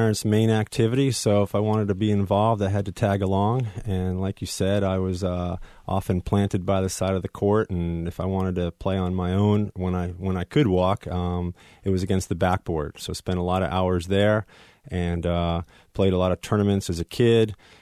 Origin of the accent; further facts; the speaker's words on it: New York, United States; traveled around as a kid, went down to the Orange Bowl in Florida as a New Yorker